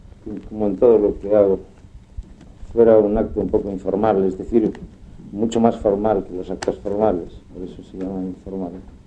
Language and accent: Spanish; Barcelona, Catalonia, Spain; Yo nací en Barcelona hacia el final de una dictadura, la de Primo de Rivera, en 1928.